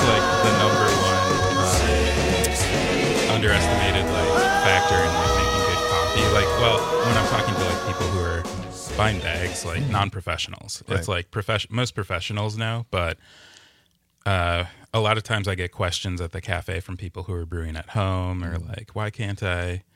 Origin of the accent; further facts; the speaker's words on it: Milwaukee, Wisconsin, United States; I grew up in Milwaukee